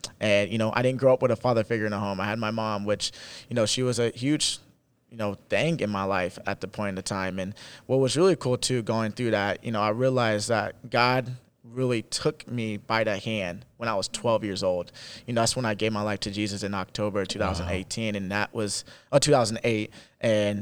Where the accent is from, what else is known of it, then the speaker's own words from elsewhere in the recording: Salina, Kansas, United States; Yeah, so I grew up in Salina, Kansas. It's literally straight down I-70, 3 hours away.